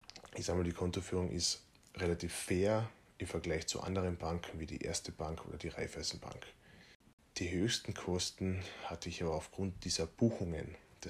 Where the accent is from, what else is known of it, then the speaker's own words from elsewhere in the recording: Feldkirchen, Carinthia, Austria; In meiner kleinen Stadt in Feldkirchen in Kärnten, aus der ich hier ursprünglich komme. Ich bin ja Kärntner. Das hört man zwar oft nicht so, ich probiere es eh auszublenden, aber es funktioniert da nicht immer.